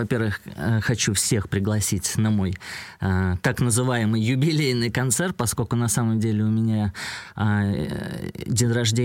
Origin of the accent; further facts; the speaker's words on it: Russia; я решил провести в России такой заключительный, можно сказать, юбилейный мой концерт у себя на родине.